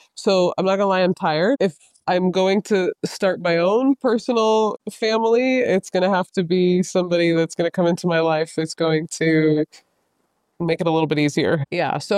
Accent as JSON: {"language": "English", "town": "St. Petersburg", "region": "Florida", "country": "United States", "tie": "born or raised there", "said": "I was born in St. Pete, grew up between St. Pete and Tampa. So I've been in the Tampa Bay area my entire life."}